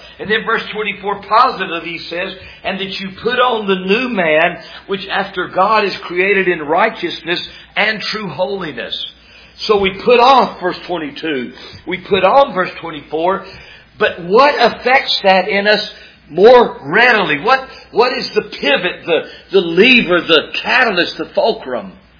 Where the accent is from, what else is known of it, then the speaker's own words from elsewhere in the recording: Fayetteville, United States; And that's what happened in my deadness as a 14-year-old growing up in Fayetteville. Beginning 10th grade, 1973, September.